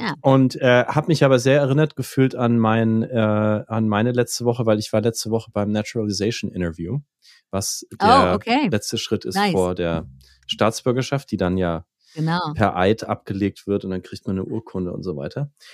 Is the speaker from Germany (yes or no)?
yes; Germany; Und ich muss schon sagen, als Deutscher ist mir da ein bisschen kalt den Rücken runtergelaufen